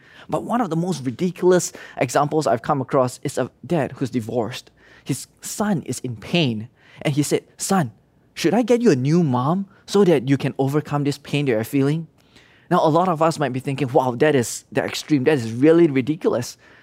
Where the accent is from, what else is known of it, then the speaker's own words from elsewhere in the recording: Hong Kong; moved away; You know, even me, your dad, when I came over from Hong Kong, I lost my friends.